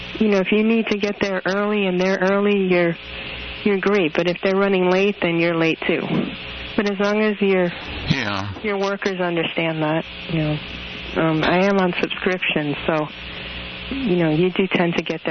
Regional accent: New York City, New York, United States; I grew up in New York City.

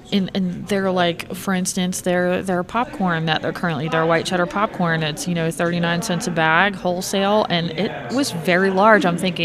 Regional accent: Virginia, United States; They're produced in Pennsylvania, but I had them as a child growing up in Virginia.

